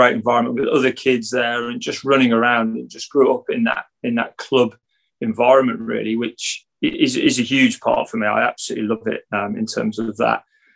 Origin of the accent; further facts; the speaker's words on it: West Midlands, United Kingdom; So we're originally from Staffordshire.